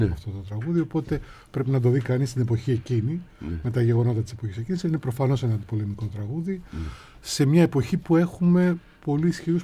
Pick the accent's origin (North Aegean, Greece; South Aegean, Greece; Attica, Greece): Attica, Greece; Athens; also born or lived in Katerini; Γεννήθηκα στην Κατερίνη Πιερίας, ο πατέρας μου ήταν στη χωροφυλακή, στην ελληνική χωροφυλακή και πυρετούσε και 40 χρόνια στη Μακεδονία και στον νομό Πιερίας. Ήρθα μικρό στην Αθήνα, ήρθα σε ηλικία 6 ετών περίπου.